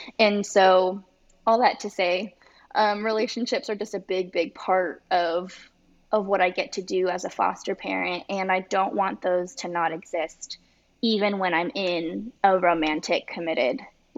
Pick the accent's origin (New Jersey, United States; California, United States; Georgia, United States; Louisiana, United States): California, United States; also born or lived in New York; now in Austin, United States; And yeah, I'm from Southern California, so grew up there, lived a little bit on the East Coast in New York when I was finishing up school, and moved to Austin during a funky time.